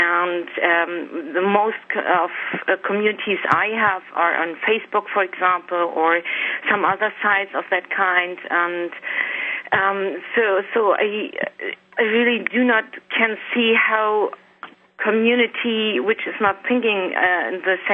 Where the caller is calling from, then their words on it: Schleswig-Holstein, Germany; English is a second language; I'm calling in from Germany. It's a nice town called Bachterheide. It's near Hamburg.